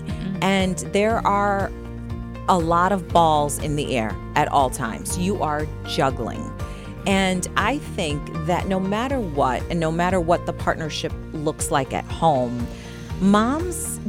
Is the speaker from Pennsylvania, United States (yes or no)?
no; New York City, New York, United States; also born or lived in Egypt; So I was, technically I was born in Queens, and then a couple months old, I moved back to Egypt. I lived there until I was almost 5 years old, and then moved back to New York City with my parents.